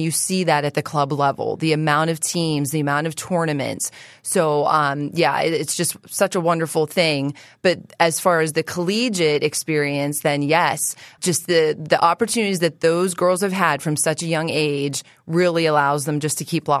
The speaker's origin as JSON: {"language": "English", "town": "Baden", "region": "Pennsylvania", "country": "United States", "tie": "born or raised there", "said": "So I grew up in Baden, Pennsylvania, went to Ambridge High School, and at that time, not as much volleyball opportunity."}